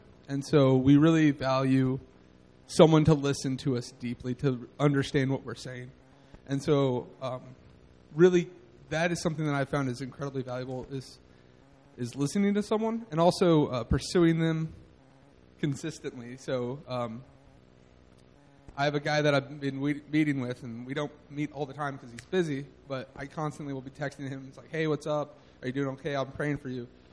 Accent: Eagle Creek, Indiana, United States; And I'm from Eagle Creek, Indy area.

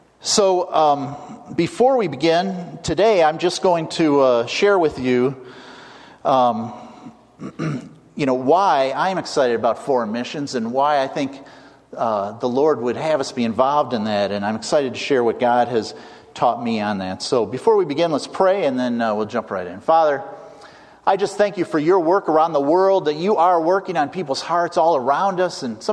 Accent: Chicago, Illinois, United States; also born or lived in Indiana; And I was born and reared in Chicago, but I spent 4 years in Indiana. I went to Purdue University.

